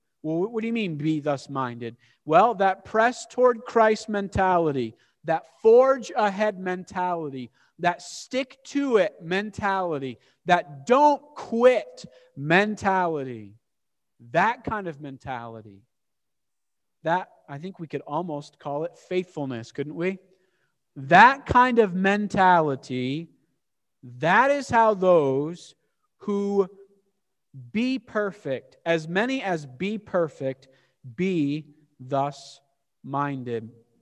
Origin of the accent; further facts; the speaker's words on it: Maine, United States; I will always be thankful to be born and raised in Maine and appreciate the way we use language, right?